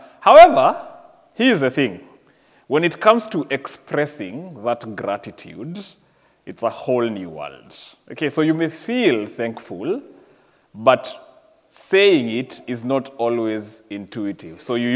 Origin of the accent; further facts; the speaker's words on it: Kenya; So we've been in Kenya. I'm from Kenya, by the way. So we've gone to Kenya to visit family together.